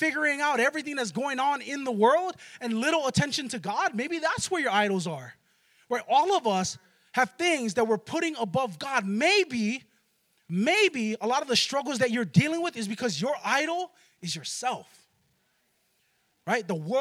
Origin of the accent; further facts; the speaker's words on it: Hawaii, United States; I grew up in Hawaii, so this is kind of hard for me because I didn't really see the sun as good.